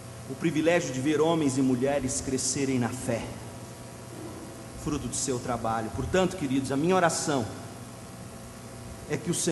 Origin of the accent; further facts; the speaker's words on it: Goiânia, Goiás, Brazil; E eu estou dizendo isso não é porque Goiânia é minha cidade natal. Amo Goiânia. Mas digo a vocês de coração, eu jamais imaginei que eu voltaria para cá.